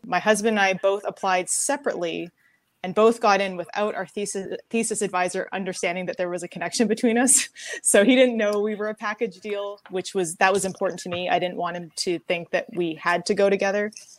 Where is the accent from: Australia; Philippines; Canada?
Canada; Victoria, British Columbia; now in United States?; Canadian on my mother's side, Spanish on my father's side. But I was born and raised in Victoria, BC, Canada.